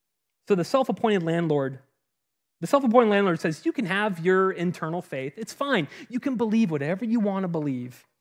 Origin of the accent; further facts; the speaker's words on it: California, United States; I remember growing up in California, it was strange that my grandmother had a basement.